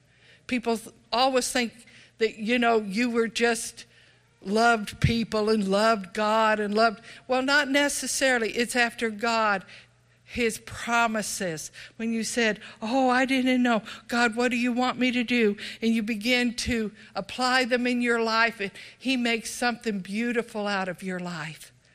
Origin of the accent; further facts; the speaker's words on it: Texas, United States; I remember growing up in Texas.